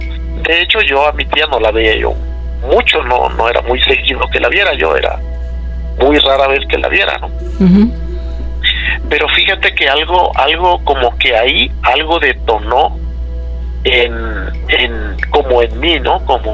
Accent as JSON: {"language": "Spanish", "region": "Veracruz", "country": "Mexico", "tie": "born or raised there", "moved": "as an adult", "lives_now": "Mexico City, Mexico", "said": "De hecho, yo soy de allá de Veracruz. Yo allá estudié y allá hice toda mi infancia, mi adolescencia, y me vine para la Ciudad de México hace 14 años, estoy aquí en la Ciudad de México, pero sí, toda mi vida pues es de allá de Veracruz."}